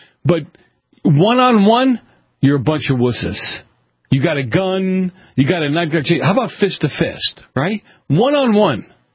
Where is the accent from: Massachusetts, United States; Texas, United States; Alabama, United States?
Massachusetts, United States; Boston; some of you know that I grew up in Boston. And I grew up in a part of Boston that was very violent back in the 70s.